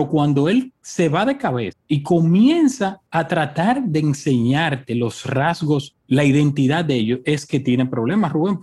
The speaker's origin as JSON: {"language": "Spanish", "country": "Dominican Republic", "said": "Yo como dominicano no sentí ese carisma, ese orgullo que mucha gente he visto en redes sociales expresando."}